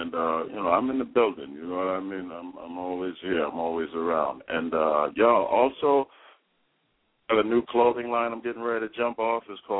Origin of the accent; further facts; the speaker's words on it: Washington, District of Columbia, United States; Actually, I'm originally from Washington, D.C. I am a West Indian Israel, you know.